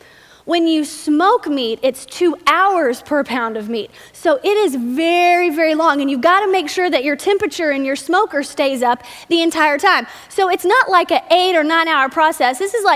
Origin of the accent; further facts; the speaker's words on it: Texas, United States; I grew up in Texas, and Texas Christmases are just a little bit different than maybe some of the Christmases that you have experienced up here.